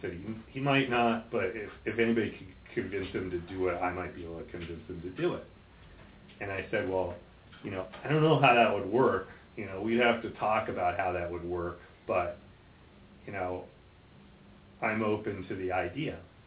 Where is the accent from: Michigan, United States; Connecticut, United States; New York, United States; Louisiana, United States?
New York, United States; I mean, I grew up outside of New York, and I've spent a lot of time around Shinnecock Hills and the National Golf Links